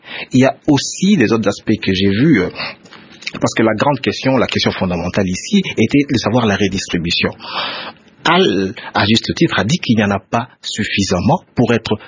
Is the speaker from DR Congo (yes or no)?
yes; DR Congo; Nous savons tous, en tant que Congolais, que la stabilité du cadre macroéconomique n'est pas suffisante à elle toute seule.